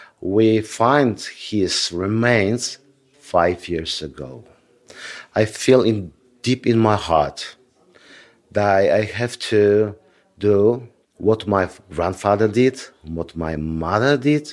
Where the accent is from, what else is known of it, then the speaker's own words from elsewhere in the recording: Poland; now in -; when he learned I'm from Poland